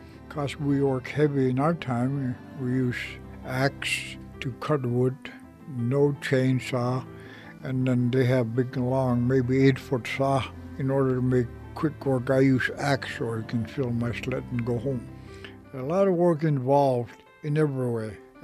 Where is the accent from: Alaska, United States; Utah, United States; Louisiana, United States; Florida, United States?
Alaska, United States; first language Inupiaq; English is a second language; That's why I don't even know how to speak English yet. I'm still trying to learn English. My first language was Inupiaq. Daily, I speak Inupiaq to anybody.